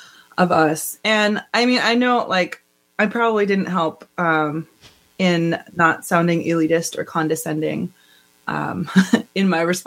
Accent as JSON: {"language": "English", "region": "Montana", "country": "United States", "tie": "born or raised there", "said": "Like I grew up in Montana with a like 99% of white people, you know, and I've lived my life with mostly white people."}